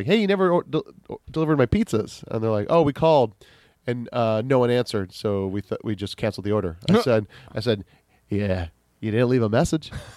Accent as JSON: {"language": "English", "town": "Kailua", "region": "Hawaii", "country": "United States", "said": "I was like, oh, I am from Kailua."}